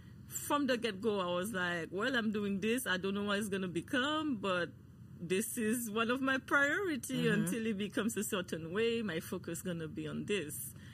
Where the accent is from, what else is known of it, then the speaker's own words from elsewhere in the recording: Guadeloupe; We're from the Caribbean, but it's not the same mm-hmm, island. Mm-hmm. He didn't know about Guadeloupe.